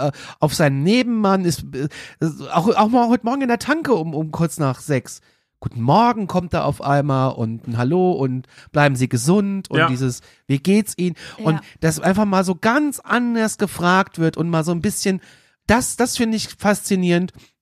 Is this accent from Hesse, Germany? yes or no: yes; Kassel, Hesse, Germany; Also ich bin ja aus Kassel, der Hauptstadt der Waschbären